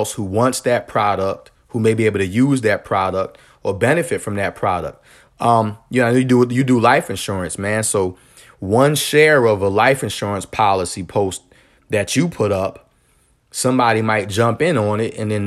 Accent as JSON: {"language": "English", "region": "New Jersey", "country": "United States", "tie": "born or raised there", "said": "And I've seen this thing several times growing up in Jersey where they would hate the Haitian people."}